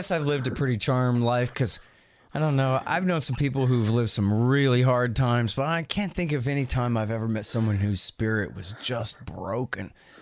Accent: Texas, United States; I'm a Texan, and I speak for all Texans, even ones who just moved here yesterday

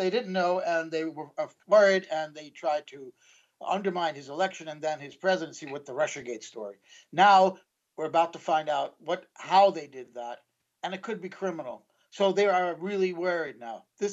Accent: New York City, New York, United States; I never liked Giuliani. I'm from New York City. He was my mayor for a long time.

